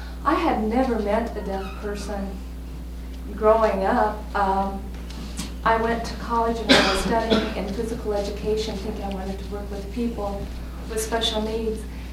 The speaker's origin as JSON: {"language": "English", "region": "Nebraska", "country": "United States", "said": "and I'm from Nebraska"}